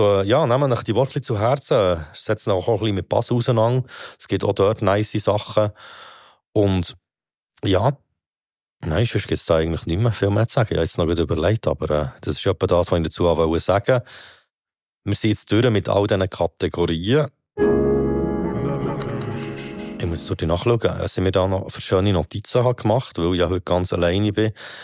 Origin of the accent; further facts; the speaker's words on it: Bern, Switzerland; als Berner